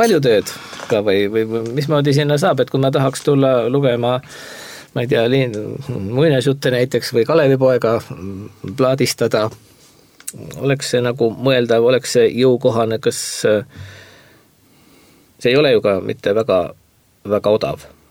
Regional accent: Saare County, Estonia; born or raised there

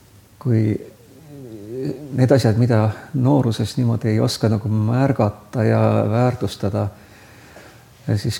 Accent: Saare County, Estonia; Võibolla ma väiksena Saaremaal olles ei osanud nagu seda nii hinnata, aga nüüd hiljem, kui me suviti Saaremaal käime kas ka perega ikkagi

